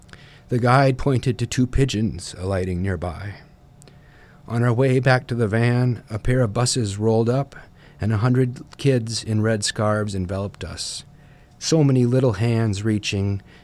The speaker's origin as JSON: {"language": "English", "country": "United States", "said": "but I write about the impacts of it as I experienced as an American there."}